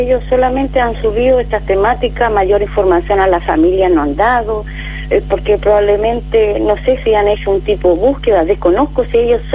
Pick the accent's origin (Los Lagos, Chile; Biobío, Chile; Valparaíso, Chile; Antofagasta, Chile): Biobío, Chile; Concepción; y resulta que nosotros somos de acá de Conce.